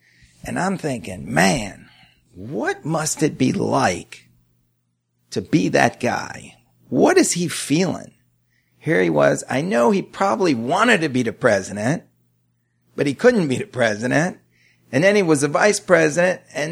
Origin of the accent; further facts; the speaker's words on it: Yonkers, New York, United States; also born or lived in Brooklyn; Born in Brooklyn and moved to Yonkers, New York, where I did second grade and third grade.